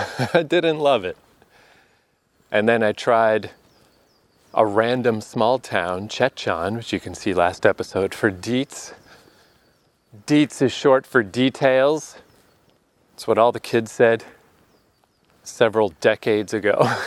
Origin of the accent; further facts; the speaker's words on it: Canada; now in Busan, South Korea; make my way back to my hometown. But a flight from Busan to fucking Toronto, a cheap one that still takes 31 hours and weird transfers and stuff, is $1,600. Yikes. Like, what the fuck? It's because Canada's just so big and empty.